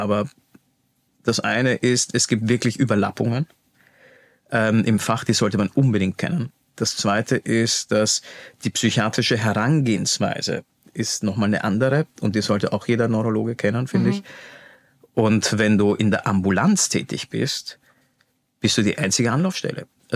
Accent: Vienna, Austria; first language German; ich bin ja in Wien aufgewachsen, für mich ist Deutsch Muttersprache.

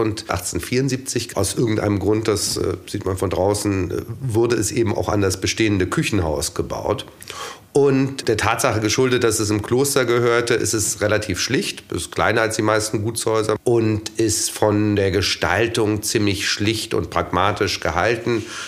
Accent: Hamburg, Germany; Ich komme auch aus Hamburg.

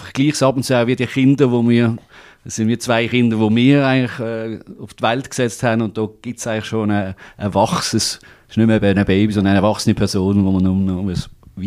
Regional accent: Basel, Basel-Stadt, Switzerland; als Basler

